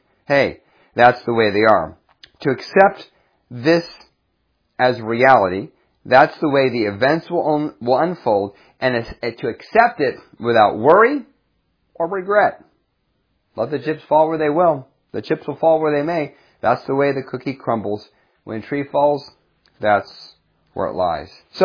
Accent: Erie, Pennsylvania, United States; I grew up in Erie, Pennsylvania, and there's a reason why Erie, Pennsylvania is called Dreary Erie.

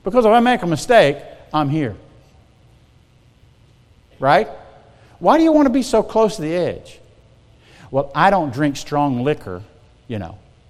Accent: South Carolina, United States; I come from South Carolina, we had a lot of ditches, I lived out in the country, dirt roads and stuff

